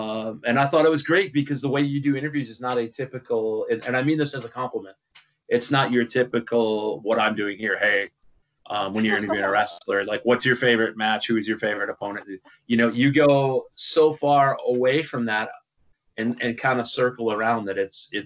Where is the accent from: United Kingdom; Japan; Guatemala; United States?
United States; because I'm American